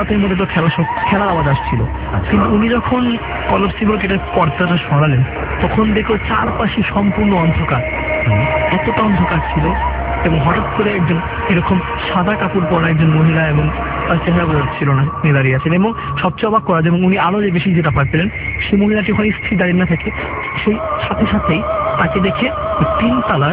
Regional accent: Dhaka, Dhaka Division, Bangladesh; আমাদের বাসা যেটা পুরান ঢাকা এবং আমাদের বাসার মধ্যে আমাদের চাচুরা ছিল, ফুপিরা ছিল, আমরা একসাথে থাকতাম আর কি।

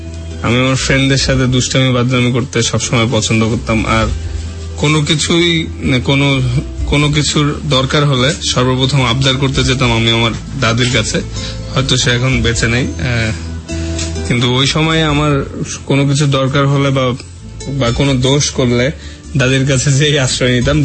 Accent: Dhaka, Dhaka Division, Bangladesh; আমি ঢাকা মোহাম্মদপুরের ছেলে, আমি এখানের স্থানীয়।

